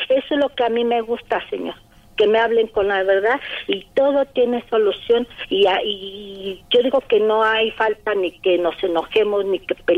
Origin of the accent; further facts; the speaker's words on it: Mexico City, Mexico; yo soy chilanga. Y como soy chilanga